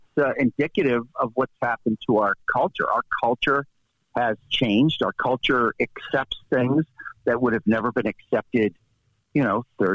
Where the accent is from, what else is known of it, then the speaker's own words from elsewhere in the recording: Massachusetts, United States; Growing up in Massachusetts, you visit Lexington and Concord, you hear about it every year, right?